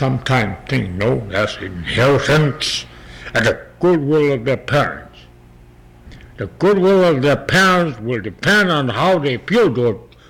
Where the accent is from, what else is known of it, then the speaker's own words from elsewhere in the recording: United States; I must not make that statement because I am an American as much as you are